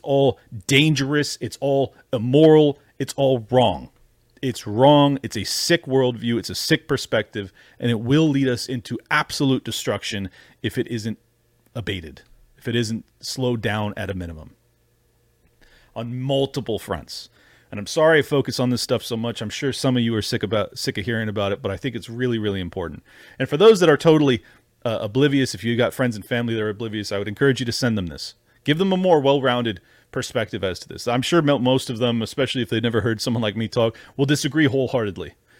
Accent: San Diego, California, United States; I know a ton of them because I grew up in San Diego and I saw the consequences.

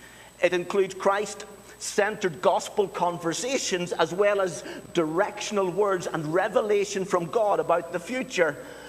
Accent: Northern Ireland, United Kingdom; My brother's over from Northern Ireland. I'm losing my accent.

